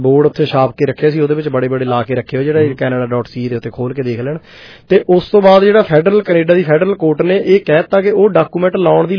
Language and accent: Punjabi; Nawanshahr, Punjab, India; ਮੈਂ ਨਵੇਂ ਸ਼ਹਿਰ ਤੋਂ ਆ, ਸਾਡੇ ਸ਼ਹਿਰ ਦੇ ਵੀ ਇੱਕ ਦੋ ਹੈਗੇ ਨੇ